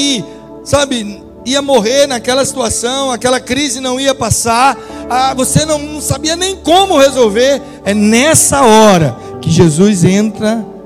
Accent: Rio de Janeiro, Brazil; A gente tinha... carioca tem ranço com paulista, sempre teve, né? Aí o paulista, sabendo que a gente é carioca, às vezes mandava você para o endereço errado.

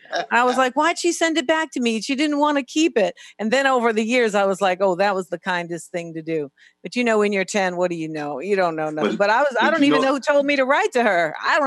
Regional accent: New York, United States; Chicago, you know, I'm a New Yorker, so I'm biased.

